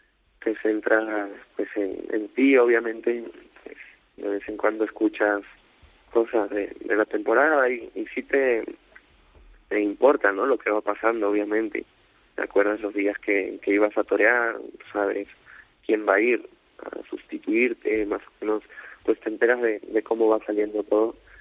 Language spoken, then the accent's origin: Spanish; Lima, Peru; sí me motivaba a poder volver en Lima, ¿no?, que es mi tierra, como tú dices